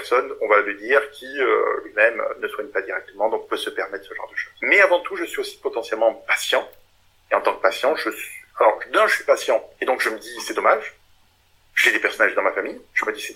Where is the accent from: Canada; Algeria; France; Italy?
France; Toulouse, Occitanie; Je fais un peu de pub, je suis toulousain